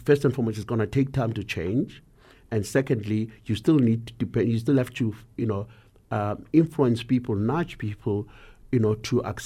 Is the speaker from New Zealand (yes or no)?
no; South Africa; we should all be, you know, patriotic as South African first, as Africans, as South Africans.